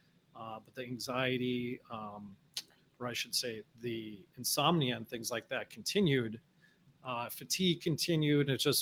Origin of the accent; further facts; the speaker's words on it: Minnesota, United States; I mean, I grew up in Minnesota. So I was, you know, running around the ruins and stuff like that all the time.